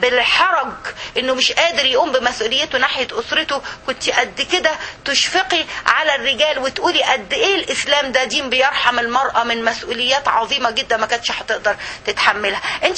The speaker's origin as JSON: {"language": "Arabic", "country": "Egypt", "said": "زي ما بنقول احنا عندنا في مصر في المثل يقول بطاطس"}